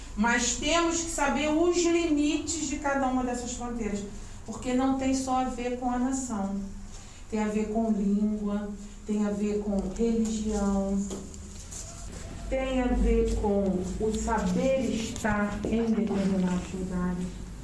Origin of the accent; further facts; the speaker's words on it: Brazil; now in Portugal; Quando falam assim, ah … fala diferente porque ela é brasileira. Eu falo diferente, vem de outro continente.